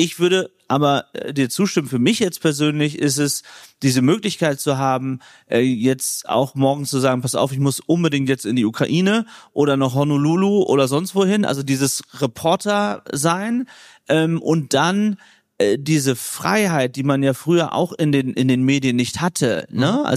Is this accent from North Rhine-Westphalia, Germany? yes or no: no; Lower Saxony, Germany; moved away; warum ich da raus bin aus Ostfriesland.